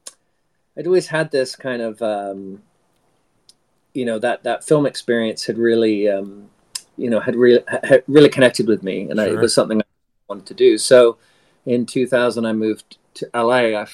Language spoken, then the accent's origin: English; Toronto, Ontario, Canada; now in Victoria, Canada; But I grew up in Toronto and then I moved out to Victoria, BC.